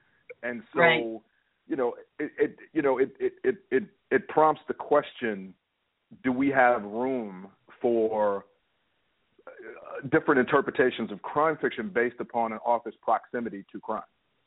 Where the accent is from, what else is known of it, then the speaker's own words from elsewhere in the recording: Chicago, Illinois, United States; I'm recognized as being a Chicagoan, you know, and writing, you know, quintessential Chicago stories more so than anything else.